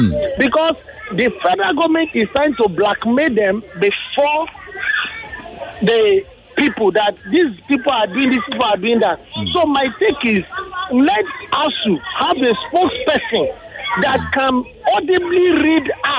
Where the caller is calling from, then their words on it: Lagos, Nigeria; I'm calling from Orilegon.